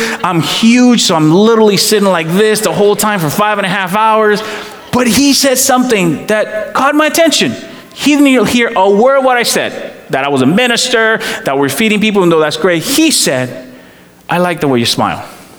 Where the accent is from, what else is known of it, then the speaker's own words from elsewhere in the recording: India; Obviously, I come from India.